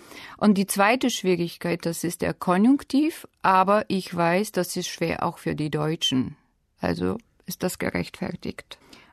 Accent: Sofia, Sofia City, Bulgaria; Ich komme aus Bulgarien, aus Sofia. Ich bin im Jahr 1968 geboren. Ich arbeite als Deutschlehrerin am deutschsprachigen Gymnasium in Sofia.

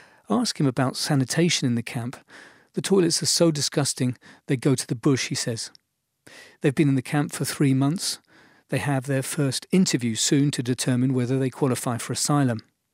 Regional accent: England, United Kingdom; Where are you from? Her husband, Yanni, asks me. England, I said.

